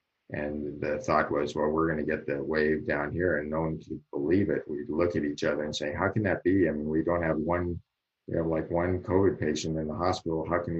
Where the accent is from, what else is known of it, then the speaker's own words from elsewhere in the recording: California, United States; moved away; I live in Texas. I'm from California, so I can kind of give you an idea of what the difference is